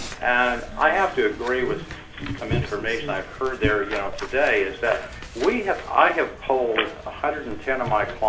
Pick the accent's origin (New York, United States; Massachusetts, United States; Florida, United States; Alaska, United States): Alaska, United States; Anchorage; I'm from Anchorage, Alaska.